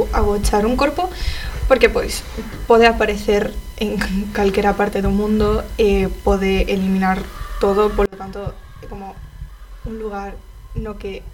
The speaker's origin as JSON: {"language": "Galician", "town": "Vigo", "region": "Galicia", "country": "Spain", "said": "Pero o mar é nós, por exemplo, que somos de Vigo, vémoslo todos os días."}